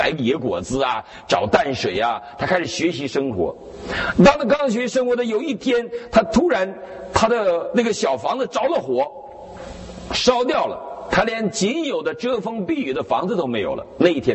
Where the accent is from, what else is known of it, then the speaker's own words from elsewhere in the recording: Northeast China, China; 我们东北人这个发言